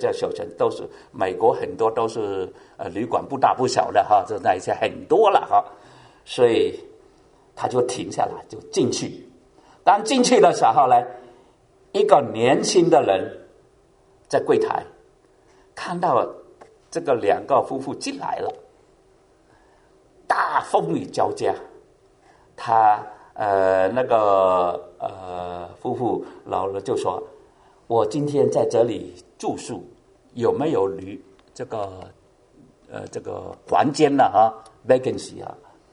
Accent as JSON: {"language": "Chinese", "country": "Hong Kong", "said": "我们从香港来，我们都知道是吗？"}